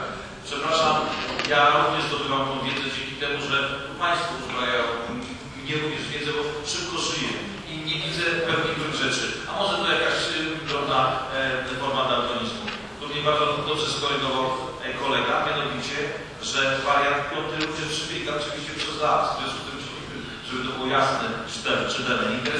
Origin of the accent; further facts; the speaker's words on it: Łódź, Łódź Voivodeship, Poland; byłbym dumny w tym momencie, jako Polak, jako Łodzianin